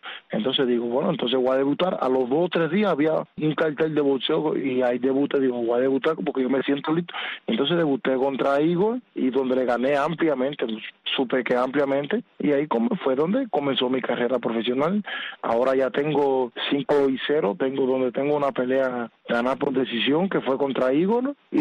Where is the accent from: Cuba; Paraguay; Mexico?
Cuba; como buenos cubanos que somos.